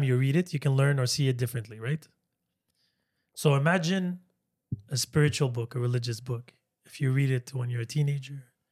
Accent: Portland, Oregon, United States; born there; I was born in Portland, the most West white-esque state, Oregon

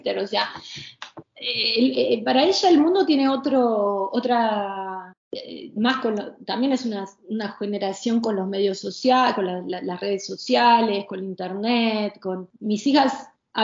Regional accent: Argentina; moved away as an adult; No, yo soy argentina, me encanta mi país, creo que son cosas distintas a veces, yo no me fui de la Argentina enojada o frustrada necesariamente

